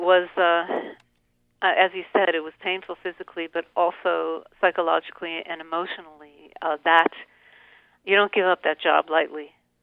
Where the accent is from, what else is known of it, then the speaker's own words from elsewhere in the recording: Detroit, Michigan, United States; I grew up in Detroit, and I went to the All City junior orchestra rehearsals